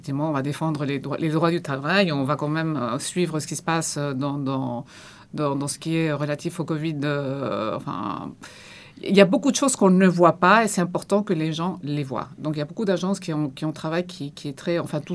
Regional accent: Peru; j'ai grandi au Pérou.

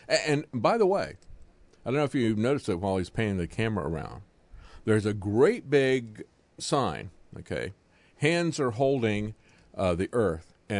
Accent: Florida, United States; I grew up in Florida.

